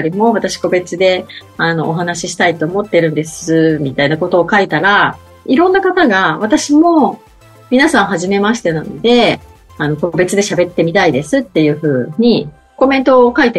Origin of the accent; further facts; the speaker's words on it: Okinawa, Japan; 私も、沖縄県から来ました